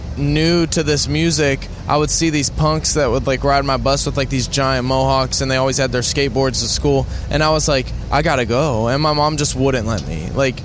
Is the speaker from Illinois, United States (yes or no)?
no; Louisville, Kentucky, United States; So like my address is Louisville, Kentucky.